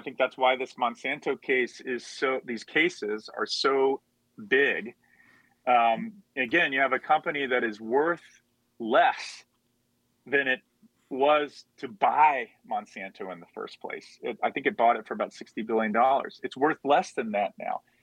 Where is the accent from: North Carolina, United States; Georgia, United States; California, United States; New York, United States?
Georgia, United States; My home state of Georgia has actually passed a law